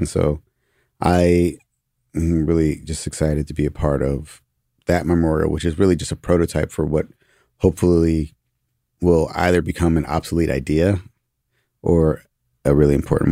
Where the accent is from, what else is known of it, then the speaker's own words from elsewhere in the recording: New York, United States; also born or lived in Washington, D.C.; I went to high school in D.C. I grew up in New York, but I went to high school in D.C.